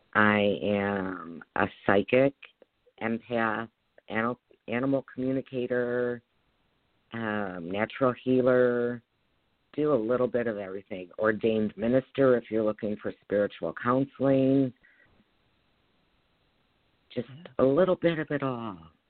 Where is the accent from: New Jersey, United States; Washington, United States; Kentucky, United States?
Kentucky, United States; accent: southern; you know, I'm a southerner from Kentucky, and some things I just can't say, and especially if my southern accent starts coming out